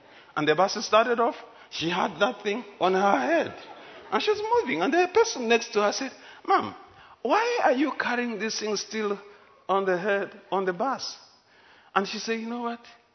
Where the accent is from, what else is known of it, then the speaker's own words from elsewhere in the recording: Solwezi, North-Western Province, Zambia; English is a second language; You know, the way I come from Winlunga, Solwezi.